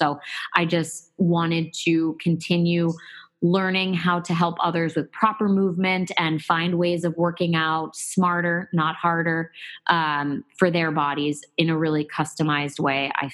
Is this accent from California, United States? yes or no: no; Boston, Massachusetts, United States; I grew up right outside of Boston and I fell in love with the gym.